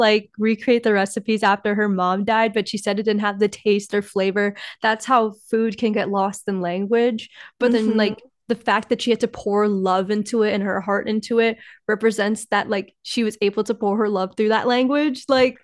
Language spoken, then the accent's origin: English; Illinois, United States; I'm Filipino American. I grew up in Illinois, and that's a predominantly white area.